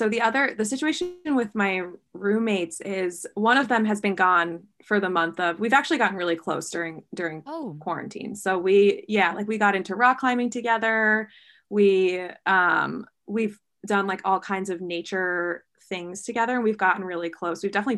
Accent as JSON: {"language": "English", "region": "New York", "country": "United States", "lives_now": "West Coast, United States", "said": "I'm from New York originally and not going back to the East Coast."}